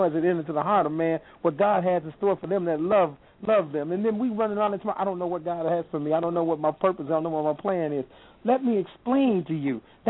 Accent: Buffalo, New York, United States; Back home, my family, I'm from Buffalo, New York, but my family's originally from Mississippi, and I say that's down home.

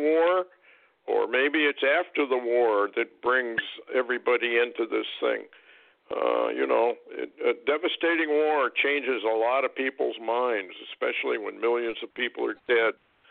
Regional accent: Vermont, United States; I grew up in Vermont, and I remember when I was in grade school that we had an earthquake.

